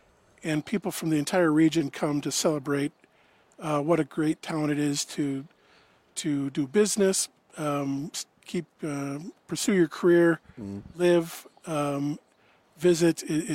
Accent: Ashland, United States; And they did a lot of what the street sales, what we called, where I grew up in Ashland, Maxwell Street Days.

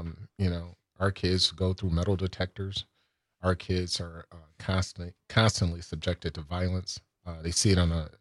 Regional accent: Milwaukee, Wisconsin, United States; born or raised there; also born or lived in Boston / New York

